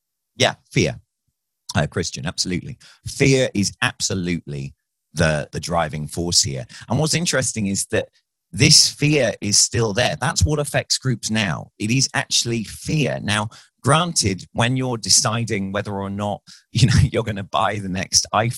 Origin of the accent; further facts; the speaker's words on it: London, United Kingdom; born there; So, I was born in North London, a stone's throw from the old Highbury Stadium, Arsenal's old Highbury Stadium